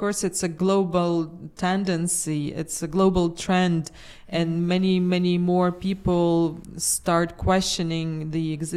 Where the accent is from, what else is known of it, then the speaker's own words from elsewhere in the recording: Kyiv, Ukraine; born there; English is a second language; also born or lived in Lviv; I was born 1986 in Western Ukraine, in the lovely city of Lviv. I moved to the state's capital, Kiev, when I was 17.